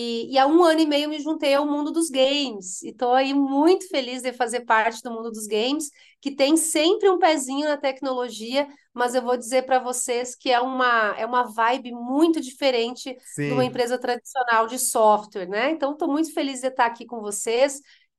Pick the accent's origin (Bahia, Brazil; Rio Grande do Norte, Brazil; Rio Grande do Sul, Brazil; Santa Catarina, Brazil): Rio Grande do Sul, Brazil; moved away as an adult; now in São Paulo, Brazil; Sou gaúcha, o sotaque não disfarça, né? Mas estou aqui em São Paulo já fazem 7 anos.